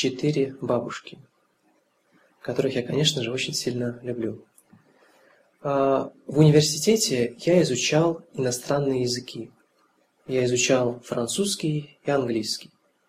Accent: Russia; я из России, и я живу в городе Брянск. Брянск – это достаточно большой город недалеко от Москвы.

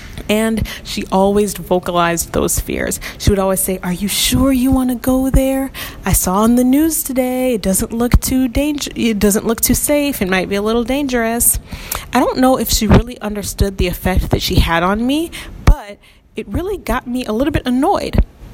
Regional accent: Illinois, United States; places that were really close to my home state, Illinois

